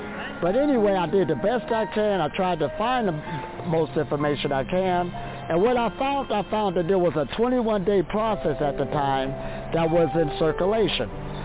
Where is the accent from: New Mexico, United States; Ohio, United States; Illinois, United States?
Ohio, United States; Now, I grew up in Ohio, USA. And growing up in Ohio, USA, I grew up in a family where my mother made sure that we always had food within the household.